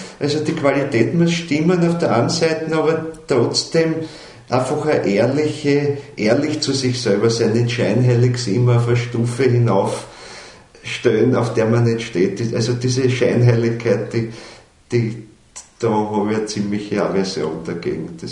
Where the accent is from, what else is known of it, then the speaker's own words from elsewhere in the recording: Vienna, Austria; wienerisch, weil ich bin ein Wiener, also rede ich wienerisch.